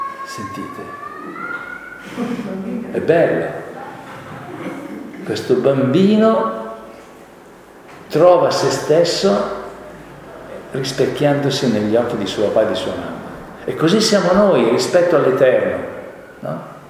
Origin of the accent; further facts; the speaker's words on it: Arluno, Lombardy, Italy; siccome io sono di Arluno, un paese vicino a Milano